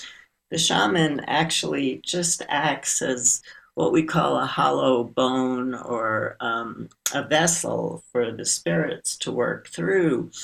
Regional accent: Brooklyn, New York, United States; So in my case, I grew up in Brooklyn, New York.

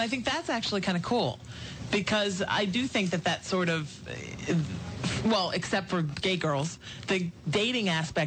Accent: Northeast, United States; But I'm also from the Northeast and raised by a no-drama Irish woman.

